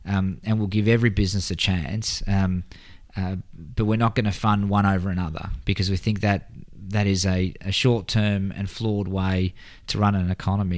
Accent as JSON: {"language": "English", "region": "South Australia", "country": "Australia", "said": "particularly in my home state of Adelaide, of South Australia"}